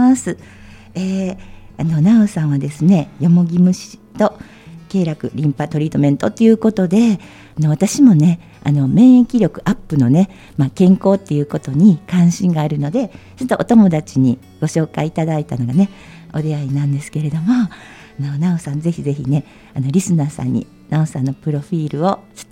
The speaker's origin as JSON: {"language": "Japanese", "region": "Kyoto", "country": "Japan", "said": "今年はですね、私京都なんですけども"}